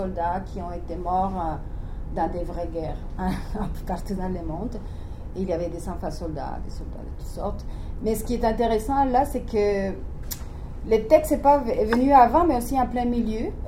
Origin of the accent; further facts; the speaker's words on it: Colombia; parce que bon, je viens de Colombie